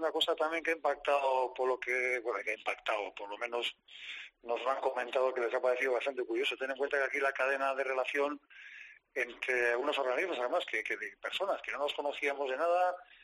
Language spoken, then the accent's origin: Spanish; Eibar, Basque Country, Spain; yo soy de Eibar